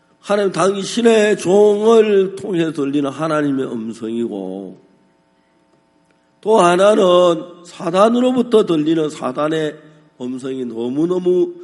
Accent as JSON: {"language": "Korean", "town": "Seonsan", "region": "North Gyeongsang", "country": "South Korea", "tie": "born or raised there", "said": "책 살 돈이 없어서 제 고향 선산에 다니면서 누구 집에 책 있다는 이야기 들으면"}